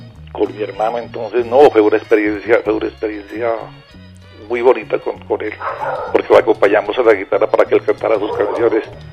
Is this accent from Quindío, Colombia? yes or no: no; Bolívar, Cauca, Colombia; Yo soy de Bolívar, Cauca, ¿cierto?